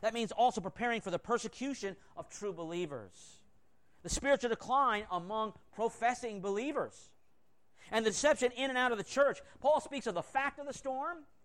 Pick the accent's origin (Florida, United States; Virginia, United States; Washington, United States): Florida, United States; The point is that we grew up in Florida. I've been here since 1971